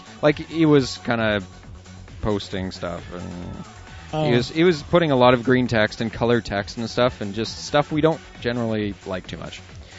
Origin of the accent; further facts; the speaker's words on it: Moncton, New Brunswick, Canada; I am from Moncton, that's from New Brunswick, in Canada, and a bunch of us here were always into the same ideas and philosophy.